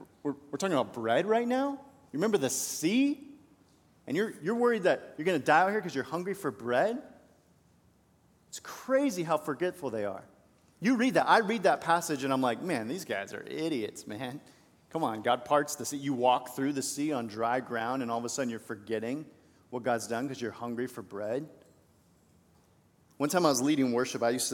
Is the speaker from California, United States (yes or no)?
yes; California, United States; I grew up in California, and I'm a Christian.